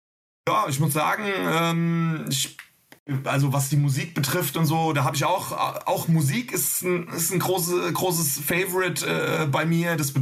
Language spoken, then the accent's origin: German; Frankfurt, Hesse, Germany; schönes Ei, gute Wie, wie man bei uns in Frankfurt sagen würde.